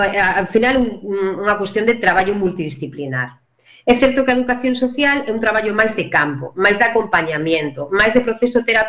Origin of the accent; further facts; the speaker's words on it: Ferrol, Galicia, Spain; eu nací e crecín en Caranza, que é un barrio histórico de loita contra a droga.